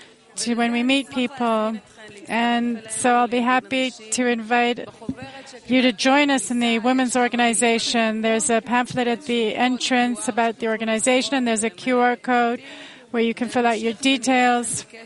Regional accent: Zikhron Ya'akov, Haifa District, Israel; from Zichron.

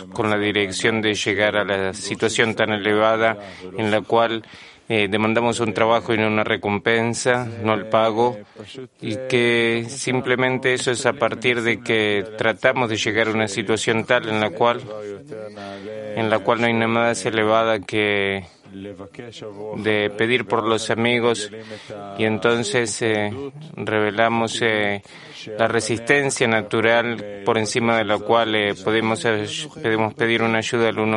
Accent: Germany; Spanish is a second language; de Alemania

